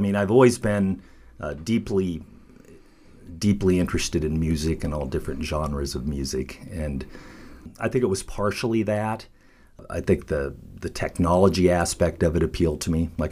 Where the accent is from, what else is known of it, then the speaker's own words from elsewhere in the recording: Imperial, Nebraska, United States; I grew up actually right on the Nebraska-Colorado border. Graduated from high school in Imperial, Nebraska.